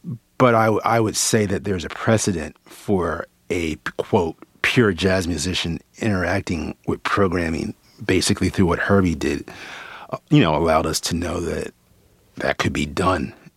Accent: Wilmington, Delaware, United States; I'm from Wilmington, Delaware, Clifford's hometown

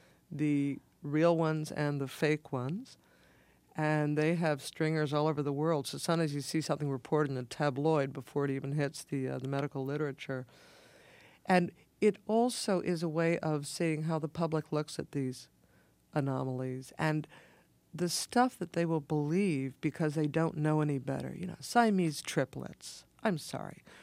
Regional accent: Philadelphia, Pennsylvania, United States; when I was growing up in the Philadelphia area, you always heard about the museum that had babies in bottles.

